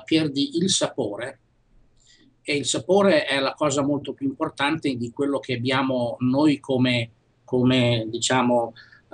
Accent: Emilia-Romagna, Italy; moved away as an adult; non sono cresciuto in Sicilia, capito? Però, essendo cresciuto in Emilia-Romagna, essermi mosso a 34 anni

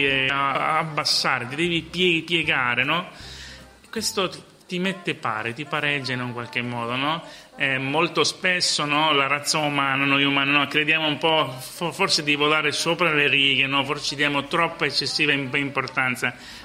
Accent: Sicily, Italy; born there; also born or lived in Palermo; la mia città è Palermo, quella che ho deciso che è la mia città, perché non sono nato a Palermo, sono nato in provincia di Enna. Nei miei ricordi, nella mia infanzia, nella mia identità c'è la Sicilia intera

